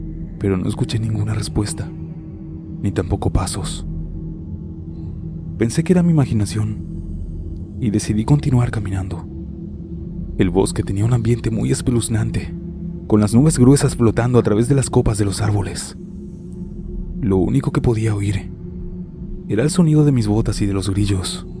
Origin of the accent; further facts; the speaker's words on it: Santa Rita, Jalisco, Mexico; also born or lived in Baja California Sur; Cuando tenía alrededor de 8 años, Me mudé de mi ciudad natal, Baja California Sur, por cuestiones personales. Mi madre se quedó en dicho lugar, mientras que mi padre me llevó hacia un pueblo en el interior de Jalisco, llamado Santa Rita.